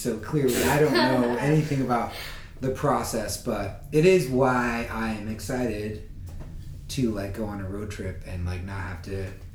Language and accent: English; Iowa, United States; I'm from Iowa's the home of the standardized test.